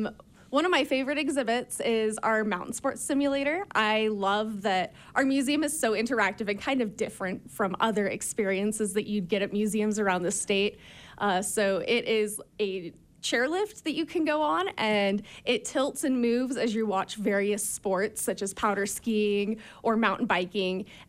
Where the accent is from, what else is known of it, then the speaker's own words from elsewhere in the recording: Ogden, Utah, United States; now in Draper, United States; I'm from Ogden originally, where we don't have avalanches like the Little Cottonwood Canyon and Big Cottonwood Canyon do. So I moved to Draper during that big snowstorm.